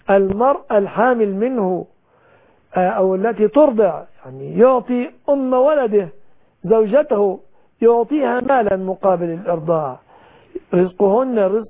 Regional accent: Egypt; بلادنا مصر

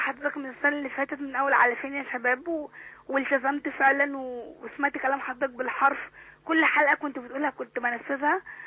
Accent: Port Said, Port Said Governorate, Egypt; انا من بورسعيد

